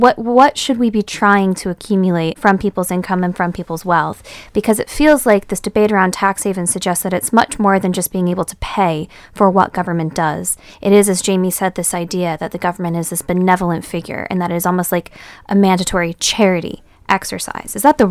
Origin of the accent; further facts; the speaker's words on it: United States; Well, I know as an American and as an expat